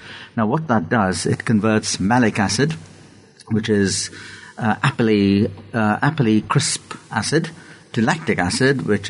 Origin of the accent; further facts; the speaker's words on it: India; now in England; And my roots are in India. I was brought up in India, came to England in 67.